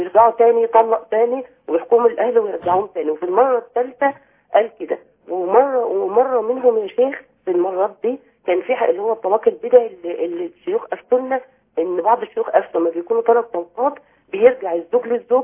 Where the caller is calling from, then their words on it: Faiyum Governorate, Egypt; من الفيوم اللي كنت كلمت حضرتك دلوقتي عن عدد الطلقات